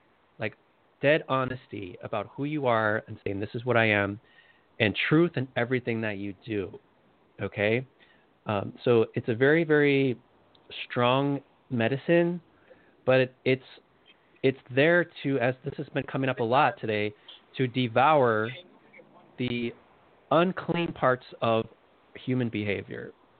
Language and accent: English; Chicago, Illinois, United States; Yeah, I grew up like on the South Side, like near Midway Airport around there. And we kind of moved a little bit farther south away from there, but that's where I grew up.